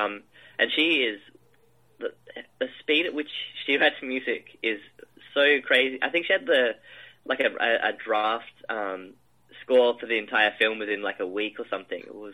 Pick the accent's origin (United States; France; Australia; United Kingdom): Australia; Adelaide, South Australia; So, again, I'm from Adelaide.